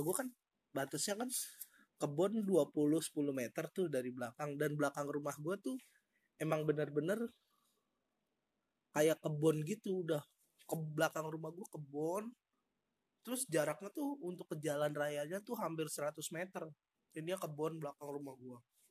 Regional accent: Jakarta, Indonesia; now in Yogyakarta, Indonesia; Kan gue dari Jakarta ya, gue pindah untuk nemenin nenek gue

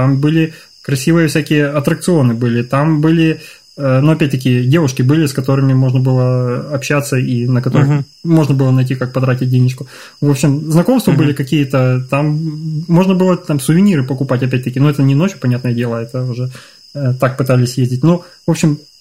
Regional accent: Ukraine; так как я вырос в Украине, для меня поход в горы – это либо Крым, либо Карпаты.

